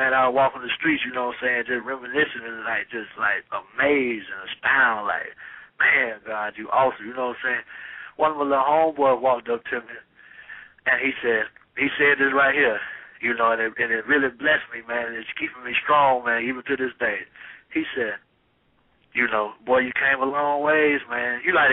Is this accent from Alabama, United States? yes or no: yes; Alabama, United States; down in Alabama, you know, it's called the Daily Mountain Eagle in my hometown.